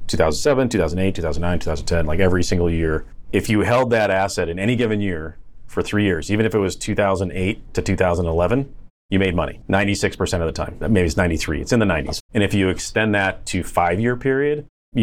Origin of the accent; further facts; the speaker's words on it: Wisconsin, United States; moved away as an adult; now in Phoenix, United States; I've been in Phoenix for 26 years now. I moved from Wisconsin when I got out of college, and it just seems like it gets hotter and people keep moving here.